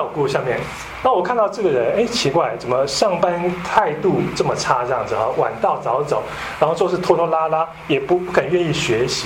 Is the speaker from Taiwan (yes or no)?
yes; Taiwan; moved away as an adult; now in United States; 那我是从台湾来美国，那可能跟大多数的人一样哈，就是认真念书，然后考托福 GRE 来美国念书，工作留下来这样子。